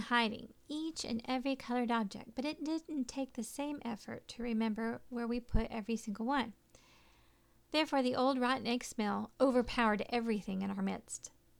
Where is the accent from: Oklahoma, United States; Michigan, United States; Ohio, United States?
Oklahoma, United States; Growing up in Oklahoma, I can remember it being quite cold and snowy on a lot of days for spring